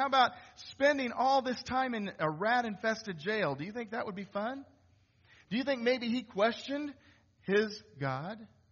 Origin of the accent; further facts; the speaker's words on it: Missouri, United States; Now, I grew up in Northwest Missouri. We have this nice, black, rich soil, right?